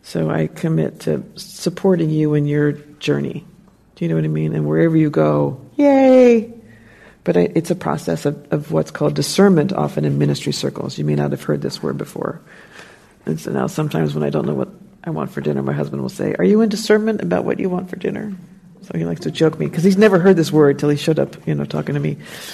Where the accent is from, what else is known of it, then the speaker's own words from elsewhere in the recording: New Jersey, United States; now in California, United States; And I'm from New Jersey. So if you've seen The Sopranos, those are my people. So I'm very bold and direct. I don't mind talking when somebody else is talking, but I've noticed here in California people do not like that.